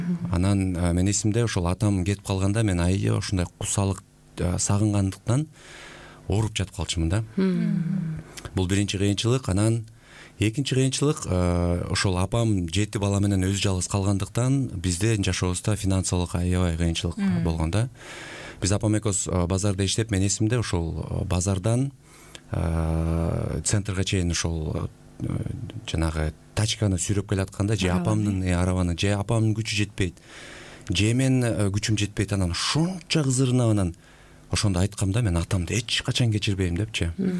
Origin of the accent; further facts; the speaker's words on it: Talas Region, Kyrgyzstan; Мен ошол Талас жеринде чоңойгонмун. Үй бүлөбүздө 7 бир тууган.